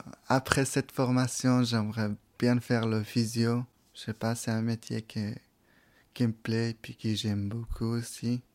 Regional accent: Afghanistan; French is a second language; moved away; Puis je me disais, j'ai quitté l'Afghanistan, bah, je suis dans un autre pays, il faut que j'apprenne la langue, c'est très important la langue

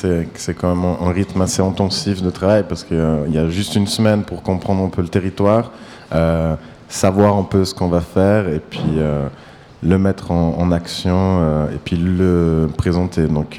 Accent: Lugano, Ticino, Switzerland; vu que j'ai grandi à Lugano, ça se pose un peu

